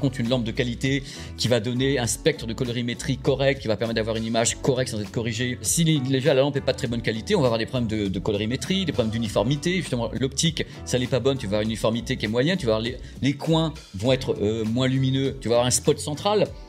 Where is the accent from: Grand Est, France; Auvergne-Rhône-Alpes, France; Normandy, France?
Normandy, France; Moi, je suis normand, on a des grandes salles aussi